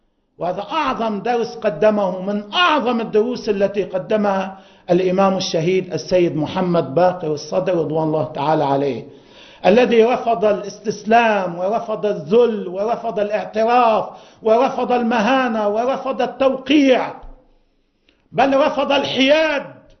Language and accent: Arabic; Lebanon; إذا نحن كنا كلبنانيين إرادتنا الوطنية تقول هذه أرضنا، هذه جزء من أرضنا، جزء من سيادتنا